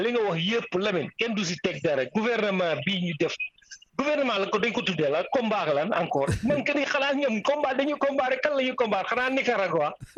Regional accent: Podor, Saint-Louis, Senegal; Je suis de Podor.

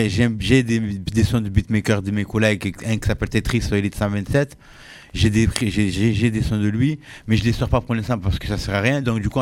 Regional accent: Marseille, Provence-Alpes-Côte d'Azur, France; now in Vitrolles, France; Ouais, je suis originaire de Marseille.

